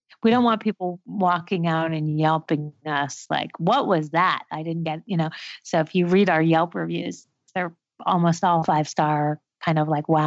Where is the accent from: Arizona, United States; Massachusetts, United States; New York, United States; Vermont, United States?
New York, United States; now in Los Angeles, United States; You know, it's so funny because I'm from New York also. So before I moved here, someone said, whatever you do, don't go LA.